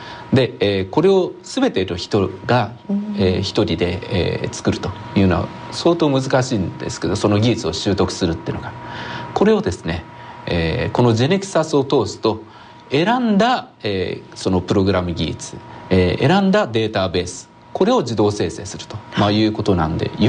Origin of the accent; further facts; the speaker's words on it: Tsubame, Niigata, Japan; 燕出身なんですね。